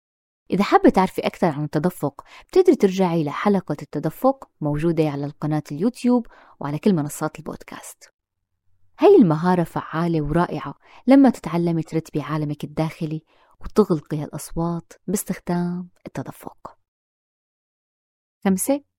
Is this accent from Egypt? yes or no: no; Syria; لما منفكر كسوريين بال14 سنة اللي مضوا من الثورة والحرب والأزمة، لما منفكر بهال14 سنة اللي راحوا بين سفر بين لجوء بين غربة